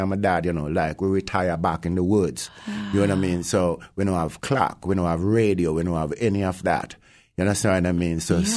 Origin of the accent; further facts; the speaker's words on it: Jamaica; now in United States; I grew up in Jamaica, in the hills of Jamaica.